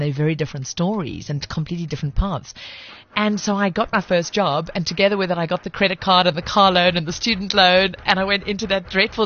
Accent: KwaZulu-Natal, South Africa; I know my accent doesn't sound like it, but I'm actually a Zulu chick.

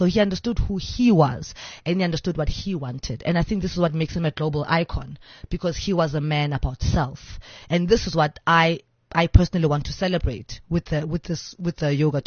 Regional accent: Johannesburg, Gauteng, South Africa; Orlando West. You mean in my Orlando West.

